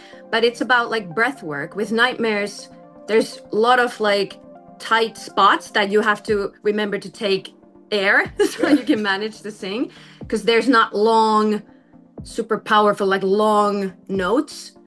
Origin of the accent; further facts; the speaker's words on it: Finland; English is a second language; Because I live in Finland. I'm from Finland